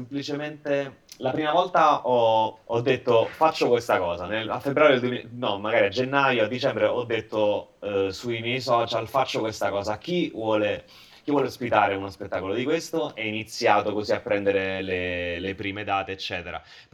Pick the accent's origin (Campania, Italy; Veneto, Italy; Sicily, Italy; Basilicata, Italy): Basilicata, Italy; Io tra l'altro sono della Basilicata